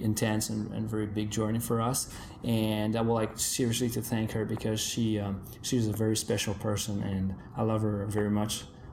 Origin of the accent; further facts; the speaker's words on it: Canada; first language French; English is a second language; I was living in Montreal, you know, and we have our families there and friends, and we speak French. This is our first language. We're French Canadian.